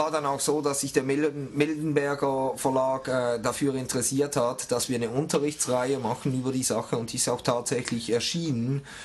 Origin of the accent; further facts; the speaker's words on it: Basel, Basel-Stadt, Switzerland; Ich komme aus Basel, ja.